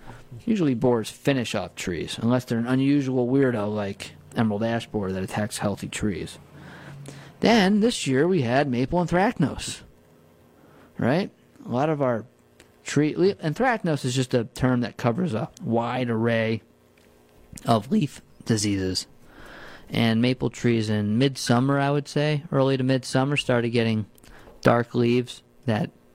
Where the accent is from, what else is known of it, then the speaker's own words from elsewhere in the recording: New Paltz, New York, United States; growing up near New Paltz on the Schwank Ridge, there's a lot of pitch pine